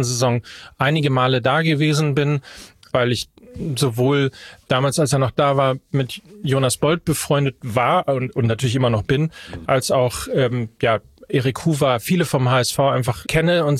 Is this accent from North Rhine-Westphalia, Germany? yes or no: yes; North Rhine-Westphalia, Germany; now in Hamburg, Germany; Ich komme ja aus Ostwestfalen ganz gebürtig.